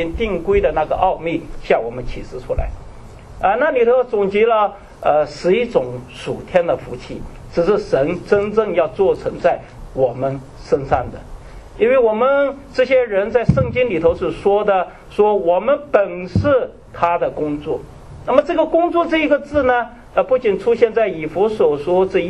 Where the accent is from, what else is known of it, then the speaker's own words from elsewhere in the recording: China; 一个呢就是我们中国人的一个传统的新年